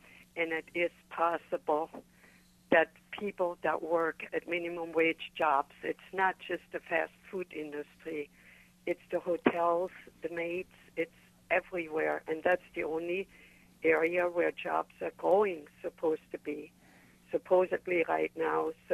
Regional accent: Germany; English is a second language; moved away; No, sir, I have not, but I come from Germany. I lived in Germany for years. I grew up there.

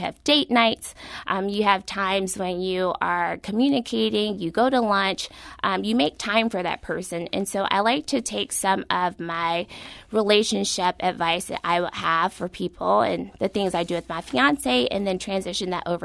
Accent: Louisville, Kentucky, United States; So I grew up in Louisville, Kentucky. And Louisville, Kentucky is like a high school city.

